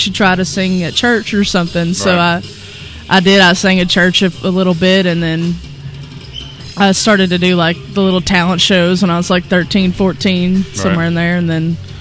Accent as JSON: {"language": "English", "town": "Bradfordsville", "region": "Kentucky", "country": "United States", "said": "I am from a little town in Marion County, Kentucky called Bravardsville."}